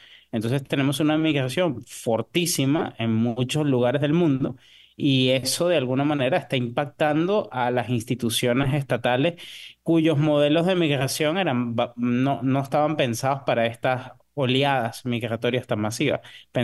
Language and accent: Spanish; Venezuela; now in Guatemala; yo como migrante, es decir, yo soy venezolano, tengo 10 años aquí en Guatemala